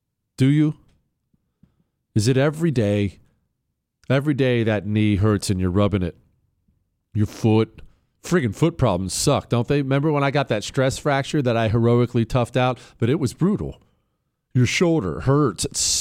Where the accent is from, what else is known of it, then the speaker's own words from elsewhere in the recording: United States; It, one, makes me appreciate very much being an American.